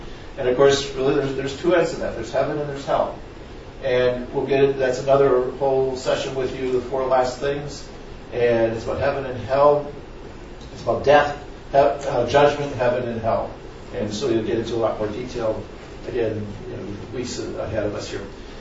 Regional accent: Wisconsin, United States; but I'm from Wisconsin. My whole family, I'm the oldest of eight. My family lives in Wisconsin, or all my brothers and sisters do.

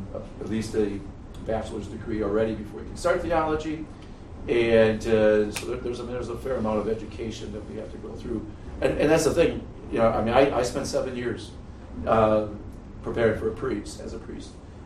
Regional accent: Milwaukee, Wisconsin, United States; I am from Milwaukee. I was born in Milwaukee, raised, and then we just kept kind of moving our, making our way outside of the city.

